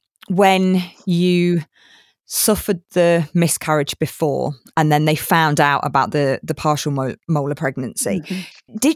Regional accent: Leicester, East Midlands, United Kingdom; now in Bristol, United Kingdom; so I'm in Bristol now, but I'm originally from Leicester.

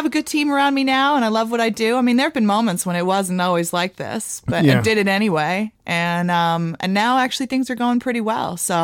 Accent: Brooklyn, New York, United States; I was born and raised in Brooklyn and I'm still living in Greenwich Village.

